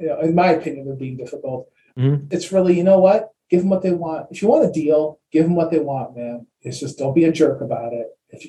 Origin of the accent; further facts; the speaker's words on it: Detroit, Michigan, United States; In Detroit, when I was growing up in Detroit working in the automotive, which is, you know, really rough guys, we used to call it one throat to choke, right?